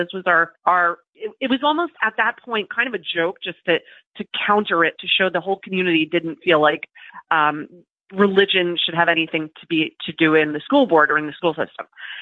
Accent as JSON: {"language": "English", "region": "New York", "country": "United States", "said": "I'm from New York, you feel very removed from it, right? You feel like Florida is a whole other universe."}